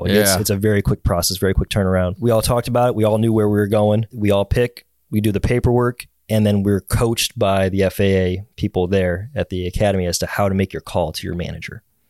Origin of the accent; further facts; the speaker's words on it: Cleveland, Ohio, United States; I'm like, oh, I'm from Cleveland.